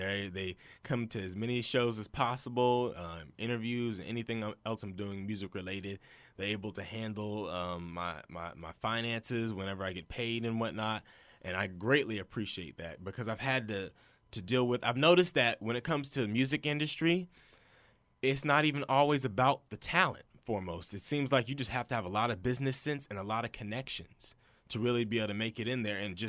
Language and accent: English; Charleston, United States; Even in my hometown of Charleston, it just saddens me